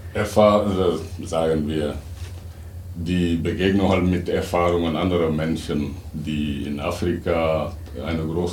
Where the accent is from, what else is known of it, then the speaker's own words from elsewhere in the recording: Senegal; German is a second language; moved away as an adult; now in Germany; Ich komme aus Senegal und bin aber seit über 20 Jahren in Deutschland. Da ich halt in Senegal Germanistik studiert hatte, habe ich halt hier weitergemacht. Und jetzt lebe ich halt im Münsterland.